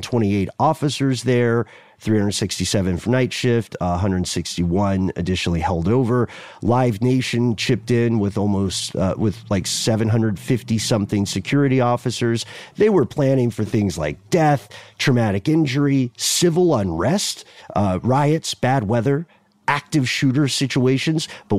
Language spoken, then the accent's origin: English; Atlanta, Georgia, United States; And, you know, look, we're from Atlanta. We understand how disappointing sports events can be